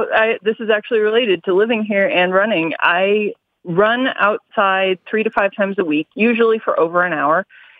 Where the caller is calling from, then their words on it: Denver, Colorado, United States; I am calling from sunny Denver, Colorado.